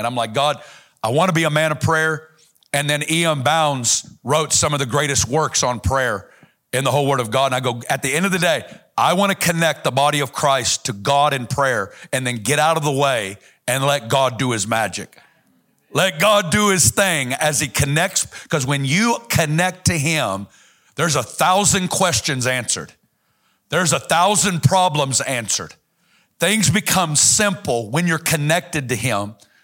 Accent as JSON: {"language": "English", "region": "Arkansas", "country": "United States", "said": "I'm from Northwest Arkansas, a little town of 3,000."}